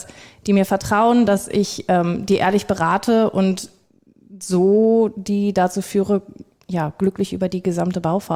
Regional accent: Viersen, North Rhine-Westphalia, Germany; war bei mir in der Region, ich komme aus Viersen.

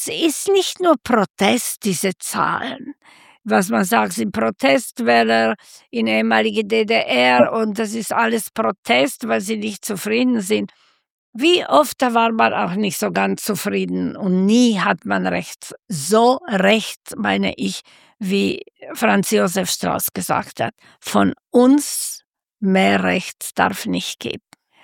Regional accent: Slovakia; now in Germany; das ist ja meine alte Heimat

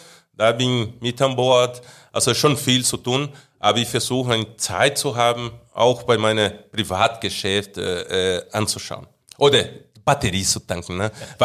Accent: Germany; also born or lived in Brazil; ich kann sagen, ich habe 2. Also ich habe Deutschland und habe Brasilien. Wenn ich in Deutschland bin, am München Flughafen landet, ich bin Deutscher. Also ich bin zu Hause.

